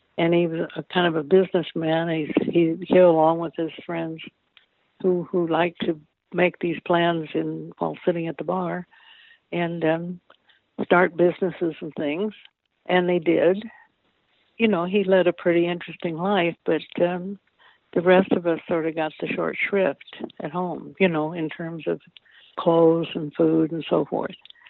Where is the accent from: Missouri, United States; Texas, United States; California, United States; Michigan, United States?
California, United States; also born or lived in Oklahoma; But so I grew up in California. However, since my mother had several other children, and she went back to visit each time and stayed there a few months or even longer, I sort of, have a foot in Oklahoma too.